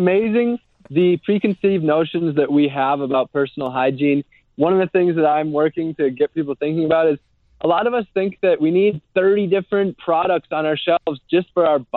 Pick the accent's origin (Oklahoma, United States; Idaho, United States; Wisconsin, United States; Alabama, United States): Wisconsin, United States; So Cheryl came from a similar background as I did. I'm from Wisconsin, actually.